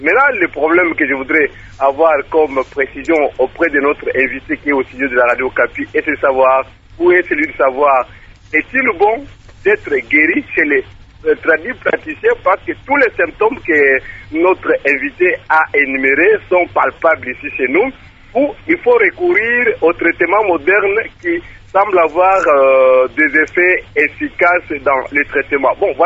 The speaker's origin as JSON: {"language": "French", "region": "Kasaï-Central", "country": "DR Congo", "said": "Mais ici, chez nous, au Kassai Central, il n'est pas aussi à dire que cette maladie ne se fait pas voir."}